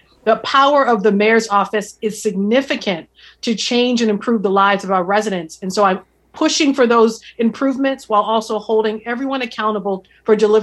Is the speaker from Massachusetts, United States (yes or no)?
yes; Boston, Massachusetts, United States; And I grew up on Mass Ave, and I didn't have any of that growing up poor in this city.